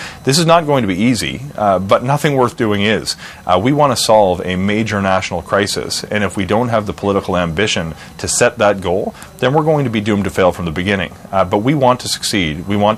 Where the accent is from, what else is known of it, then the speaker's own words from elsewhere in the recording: Nova Scotia, Canada; not just impacting Toronto, Montreal, and Vancouver, but even in my hometown in rural Nova Scotia.